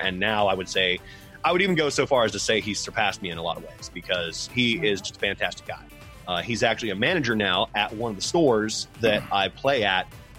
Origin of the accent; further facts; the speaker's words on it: Starke, Florida, United States; as opposed to out in the little quiet town that I grew up in Stark, with, you know, where it was a 30 or 45 minute drive away.